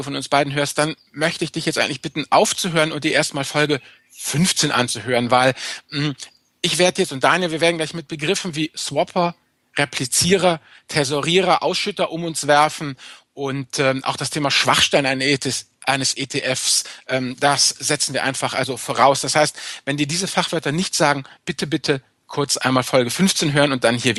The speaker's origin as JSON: {"language": "German", "region": "North Rhine-Westphalia", "country": "Germany", "said": "Ich bin Rheinländer, nicht nordisch."}